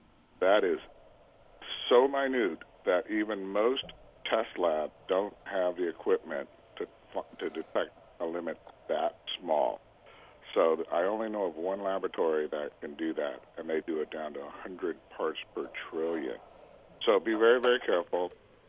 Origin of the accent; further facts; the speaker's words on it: California, United States; In the state of California, my home state